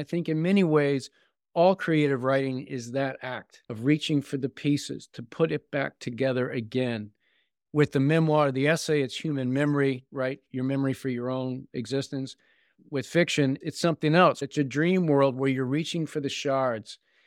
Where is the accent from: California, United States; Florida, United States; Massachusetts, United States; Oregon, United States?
Massachusetts, United States; especially the Milltown area where I grew up on the Massachusetts-New Hampshire border, until I wrote directly about it in my memoir, Townie.